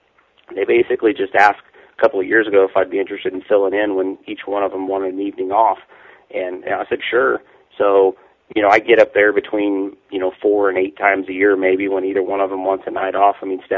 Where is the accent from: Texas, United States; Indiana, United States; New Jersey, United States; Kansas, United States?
Indiana, United States; Indianapolis; I'm an open wheel guy. I'm from the Indianapolis area.